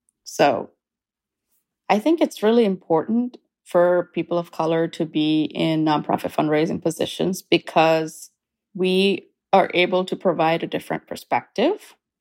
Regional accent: India; also born or lived in Kuwait / Canada; now in United States; I was born in India, and I am an Indian Canadian who's about to become an American. I've lived in 4 different countries. I grew up in India, Kuwait, Canada, and the US.

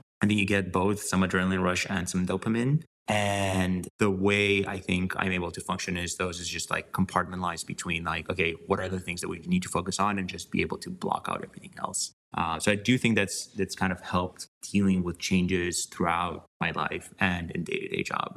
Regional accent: Bucharest, Romania; moved away as an adult; now in United States; So for context, I grew up in Romania, in Bucharest. I moved to the US when I was 18, coming in for college.

